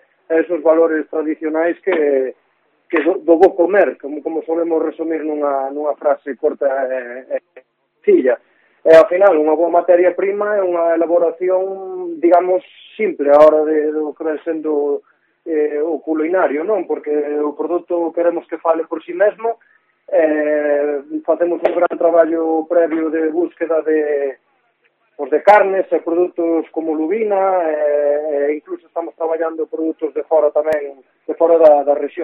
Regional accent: Santiago de Compostela, Galicia, Spain; now in Arteixo, Spain; Eu son originario de Santiago

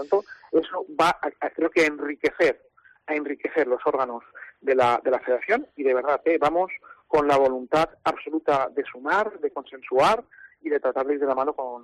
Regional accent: Valencian Community, Spain; somos orgullosamente españoles, valencianos, castellonenses y de nuestros pueblos.

